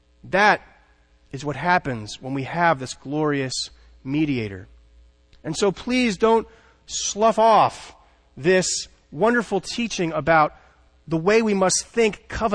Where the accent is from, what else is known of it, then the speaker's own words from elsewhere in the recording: United States; The fact that I am from the United States is important to God